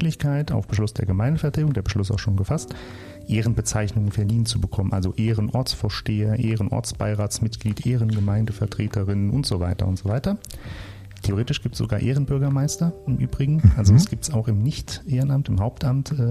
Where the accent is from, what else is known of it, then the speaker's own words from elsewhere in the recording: Hesse, Germany; also ich komme ja aus Südhessen, da kenne ich das auch nicht so.